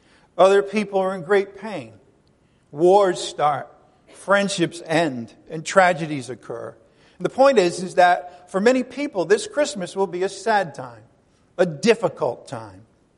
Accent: New England, United States; Maybe I'm fond of it because I come from New England.

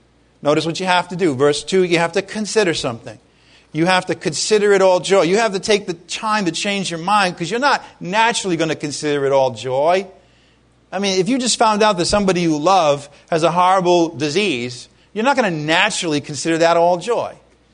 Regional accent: Ireland; I'm Irish. What can I tell you?

